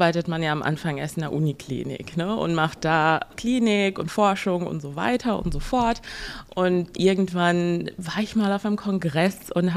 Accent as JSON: {"language": "German", "country": "Ghana", "said": "kommt aus Ghana. Ich komme ursprünglich aus Ghana."}